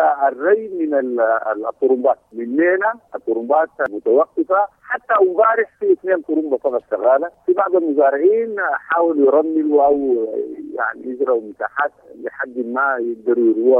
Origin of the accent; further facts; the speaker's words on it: Sudan; ده أكبر دليل على عشان احنا كسودانيين هم في مشاريع زي دي يعني.